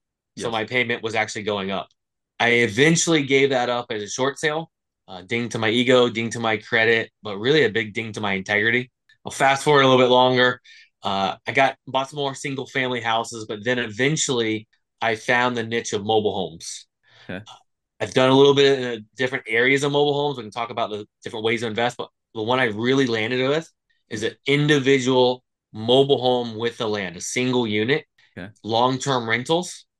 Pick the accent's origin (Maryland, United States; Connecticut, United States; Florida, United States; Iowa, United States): Florida, United States; Plant City; I am from Central Florida. We're a little town called Plant City, the winter start rate capital of the world.